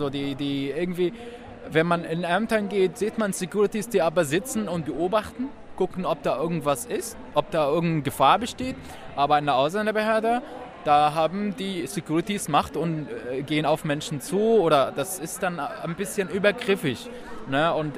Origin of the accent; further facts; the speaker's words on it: Syria; now in Germany; Also ich bin 2015 aus meiner Heimat, also eigentlich 2013 aus Syrien vertrieben worden, aufgrund meiner politischen Einstellung dort. Und bin dann 2015, habe mich dann auf dem Weg hierher nach Deutschland gemacht.